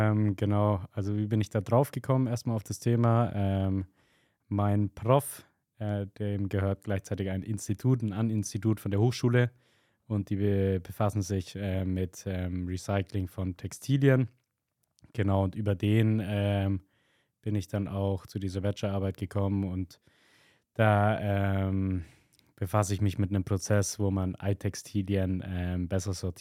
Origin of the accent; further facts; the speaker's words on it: Steppach, Bavaria, Germany; ich bin 23 und komme aus Steppach, also bei Neusis, so eine halbe Stunde von der Uni entfernt.